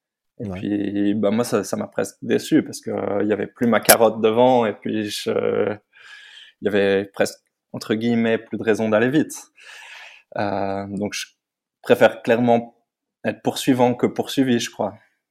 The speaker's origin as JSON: {"language": "French", "town": "Lausanne", "region": "Vaud", "country": "Switzerland", "said": "Je suis parti du coup de Suisse, de chez moi à Lausanne."}